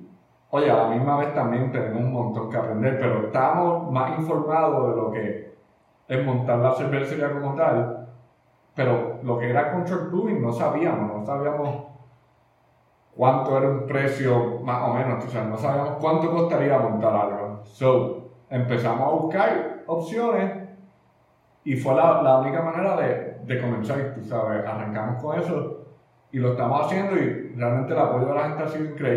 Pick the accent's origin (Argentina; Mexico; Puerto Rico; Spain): Puerto Rico; Santurce; Fuimos nacidos y criados en Santurce